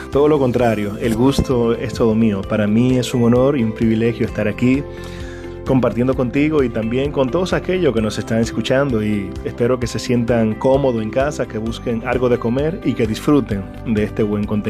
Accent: Dominican Republic; ser orgullo dominicano en cualquier lugar en donde tú vayas y represente tu bandera. Ese es el orgullo que tiene uno como pelotero y como dominicano.

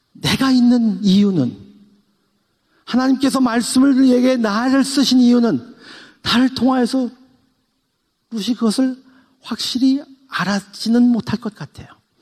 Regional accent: South Korea; 우리는 의지의 한국인입니다. 못하는 게 없는 의지의 한국인입니다.

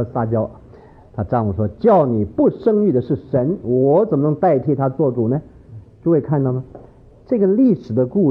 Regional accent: northern China, China; 我是北方人呢、

